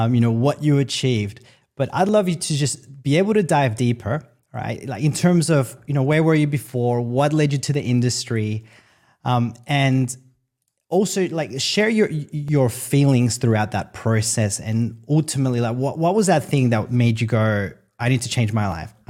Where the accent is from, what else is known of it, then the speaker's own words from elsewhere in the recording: El Salvador; I'm originally from El Salvador, so Central America.